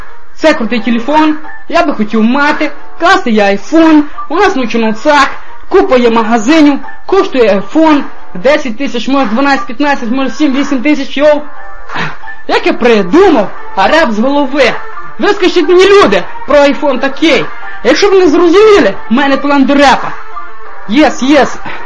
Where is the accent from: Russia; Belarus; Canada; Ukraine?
Russia; Volosovo, Leningrad Oblast; я з Волосова